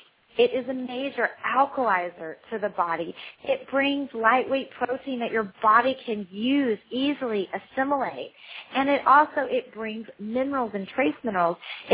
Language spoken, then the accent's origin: English; Texas, United States; because I grew up in Texas, and I ate a lot of meat and a lot of cheese and a lot of mashed potatoes